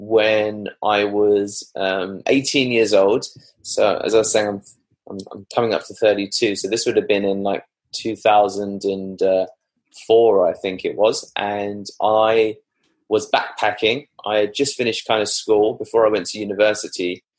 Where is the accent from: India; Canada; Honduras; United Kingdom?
India; I'm Indian, so people are going to associate me with an Indian SEO agency